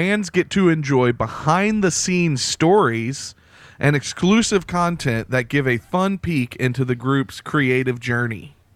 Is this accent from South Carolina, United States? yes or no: yes; Columbia, South Carolina, United States; I'm from Columbia, South Carolina.